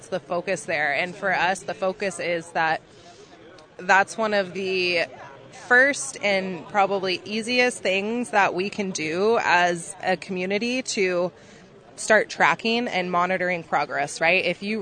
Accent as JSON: {"language": "English", "town": "San Diego", "region": "California", "country": "United States", "tie": "born or raised there", "said": "I grew up in San Diego."}